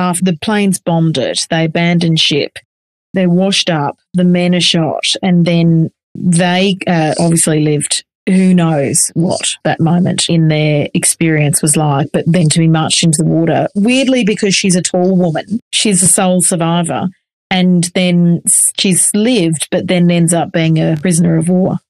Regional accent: Australia; I can't believe that I, as an Australian registered nurse, I don't know the Vivian Bullwinkle story.

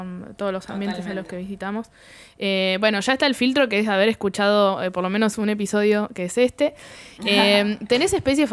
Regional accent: Buenos Aires Province, Argentina; los que somos de Buenos Aires, de por ahí del conurbano, o no tan del sur de Buenos Aires

